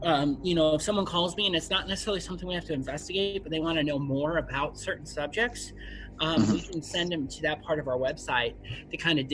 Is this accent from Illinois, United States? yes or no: yes; Rockford, Illinois, United States; Three of us were from born and raised in Rockford, Illinois